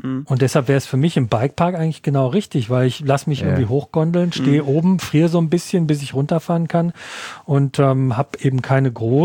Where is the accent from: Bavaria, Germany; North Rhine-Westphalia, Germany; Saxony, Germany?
North Rhine-Westphalia, Germany; die auch aus meiner Heimat im Ruhrgebiet stand.